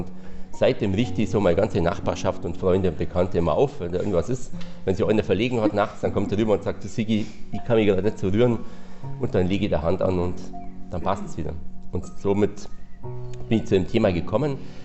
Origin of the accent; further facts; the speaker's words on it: Bavaria, Germany; Ich komme ja aus dem Allgäu gebürtig und bei uns im Allgäu gab es immer irgendjemanden, der helfen hat können, Abbeter, was auch immer.